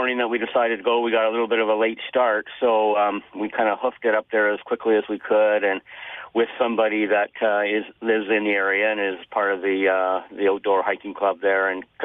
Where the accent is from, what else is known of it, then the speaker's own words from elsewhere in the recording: Port Coquitlam, British Columbia, Canada; So, when we were kids growing up in Port Coquitlam, we did anything that any, young kids or teenagers did